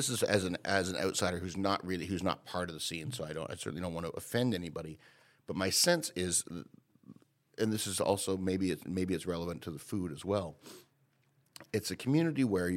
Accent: Toronto, Ontario, Canada; I'm from Toronto, which is the nexus of all kinds of culture and music and food and whatever else in Canada.

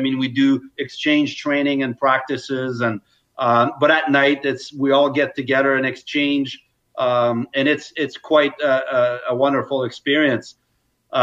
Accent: Quebec, Canada; I used to vacate on the East Coast. I'm from Quebec, so I spent a lot of time in PEI and Maine.

